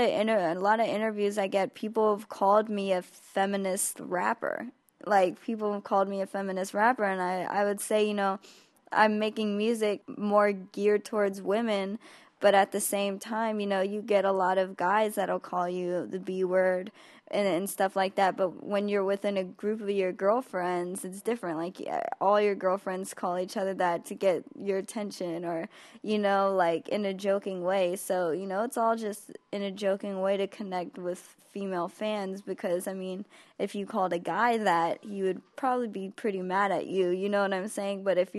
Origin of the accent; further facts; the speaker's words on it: Oakland, California, United States; now in Los Angeles, United States; growing up in Oakland and then coming down to LA and just seeing the difference between, like, the LA culture and the Bay Area culture.